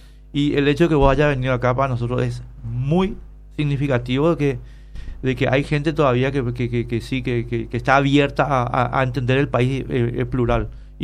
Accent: Paraguay; somos todos paraguayos

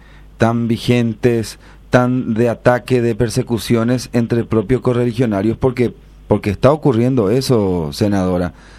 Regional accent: San Pedro, Paraguay; me recuerda tanto a mi infancia cuando vivía en San Pedro.

